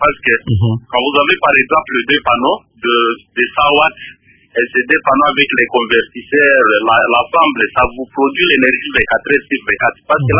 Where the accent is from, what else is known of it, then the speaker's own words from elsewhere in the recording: DR Congo; chez nous au Congo, nous n'avons pas la culture de garder les atouts que nous avons.